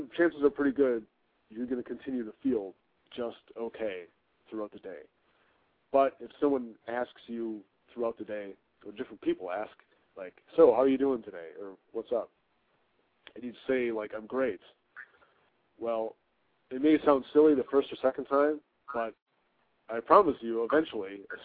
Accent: Madison, Wisconsin, United States; I would love to do it somewhere else that's not my hometown of Madison, Wisconsin.

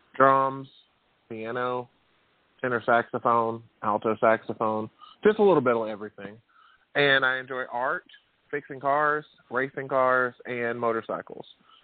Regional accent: Alabama, United States; I'm born and raised in Alabama.

